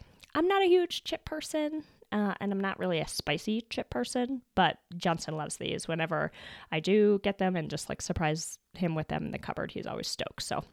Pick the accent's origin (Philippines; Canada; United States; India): Canada; I mean, come on, I'm Canadian.